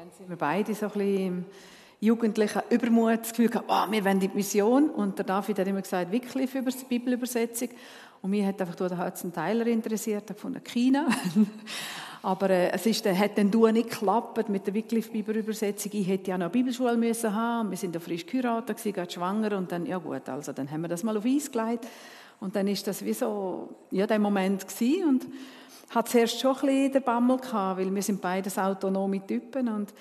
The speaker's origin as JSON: {"language": "German", "region": "Grisons", "country": "Switzerland", "tie": "born or raised there", "said": "Da konnte ich immer sagen, ich bin im Heididorf aufgewachsen."}